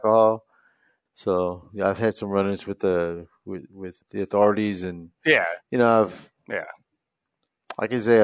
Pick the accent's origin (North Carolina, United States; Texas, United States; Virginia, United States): Texas, United States; San Antonio; born there; I was born in San Antonio.